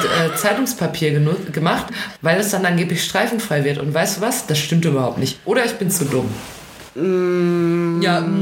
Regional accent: North Rhine-Westphalia, Germany; Ich komme ja aus dem Ruhrgebiet.

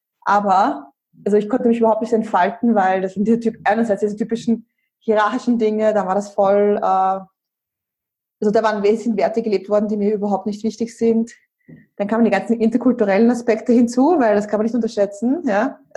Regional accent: Austria; ich bin jetzt 36. Und ich bin ursprünglich aus Österreich, wie man ja auch hört.

